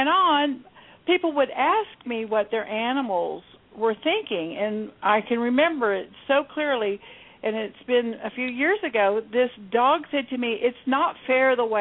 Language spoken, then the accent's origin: English; Texas, United States; also born or lived in Michigan / Indonesia / England; From Jakarta, Indonesia, to London, England. I grew up in Texas. I was born in Michigan. I've been many places.